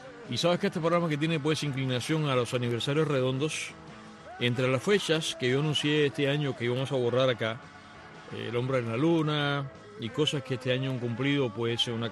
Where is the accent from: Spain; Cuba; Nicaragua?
Cuba; moved away; desde que me fui de Cuba